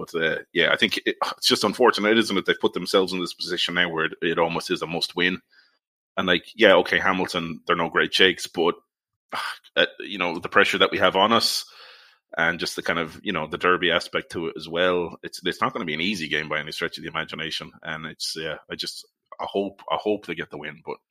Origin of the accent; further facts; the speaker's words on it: Ireland; now in Motherwell, United Kingdom; look, I am Irish, but I'm not a Celtic fan. I actually live in Motherwell, and I'm trying to buy tickets.